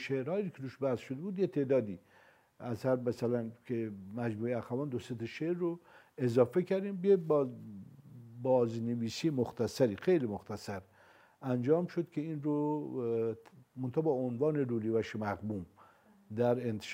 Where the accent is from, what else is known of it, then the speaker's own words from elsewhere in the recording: Rudbar, Gilan, Iran; ما من در رودبار بزرگ شدم تا در واقع دیپلمم رو اونجا بودم، متاسفانه از نظر فرهنگی شهر قوی و غنی نبود